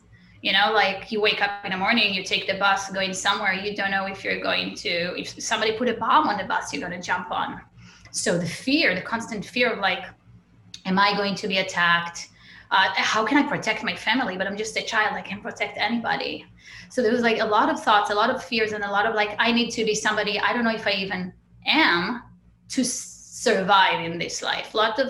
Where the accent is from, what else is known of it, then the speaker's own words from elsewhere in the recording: Israel; So I was born in Israel. Born and raised in Israel.